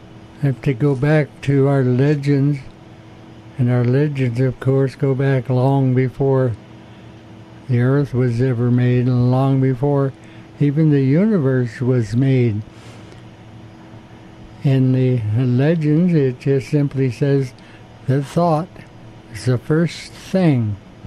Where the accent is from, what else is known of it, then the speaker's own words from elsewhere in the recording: California, United States; born there; I was born in Quetzalli, which is now called the Fall River Valley. And it's in northeastern California, about 40 miles from Mount Shasta.